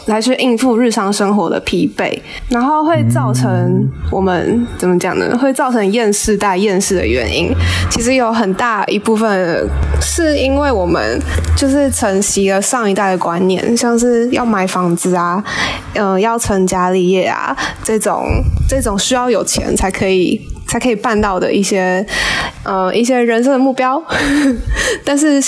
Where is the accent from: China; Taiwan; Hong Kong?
Taiwan; 我们的出生是成长于比较富裕的台湾社会嘛，